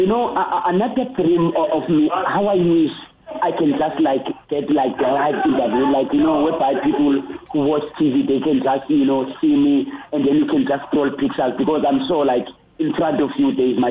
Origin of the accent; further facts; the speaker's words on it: South Africa; English is a second language; Because sometimes I can speak Sona. You know, I'm from South Africa, but I can able to speak Sona.